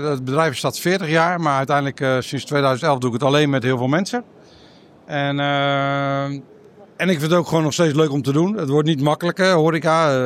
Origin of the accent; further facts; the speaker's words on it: Rotterdam, South Holland, Netherlands; Ik kom uit Rotterdam-Zuid. Jongste van 11 kinderen. Dus niet echt, mijn vader werkte in de haven.